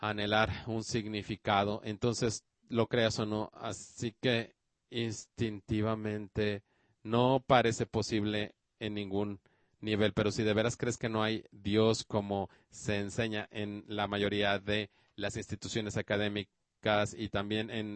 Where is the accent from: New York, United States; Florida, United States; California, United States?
New York, United States; born there; Nací en Nueva York. Mi papá vino de Grecia y mi mamá de Alemania. Soy hijo de inmigrantes